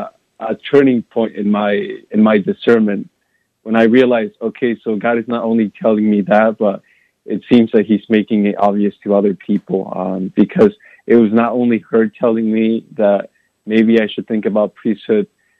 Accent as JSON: {"language": "English", "region": "Jalisco", "country": "Mexico", "lives_now": "Des Moines, United States", "said": "Yeah, my dad just brought us here. So I'm originally from Jalisco, from Mexico."}